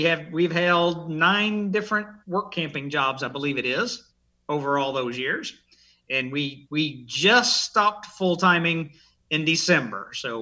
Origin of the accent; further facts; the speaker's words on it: Louisville, Kentucky, United States; We were from Louisville, Kentucky originally, and we quit our corporate jobs at age 41 and bought a fifth wheel and a truck.